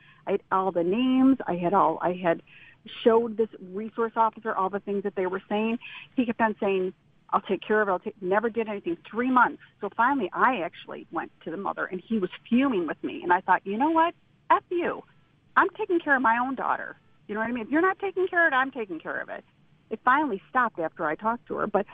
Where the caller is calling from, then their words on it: Lancaster, New York, United States; I am from Lancaster